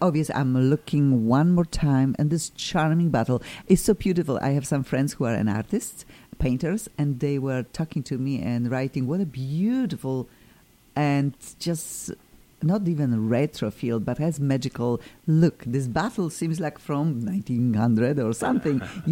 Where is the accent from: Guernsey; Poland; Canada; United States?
Poland; I'm from Poland too